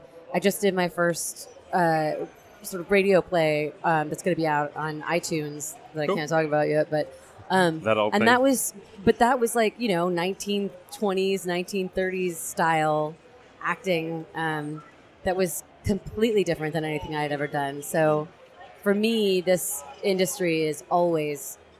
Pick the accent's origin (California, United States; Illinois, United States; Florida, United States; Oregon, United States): California, United States; San Francisco; she's from Idaho, I'm from San Francisco.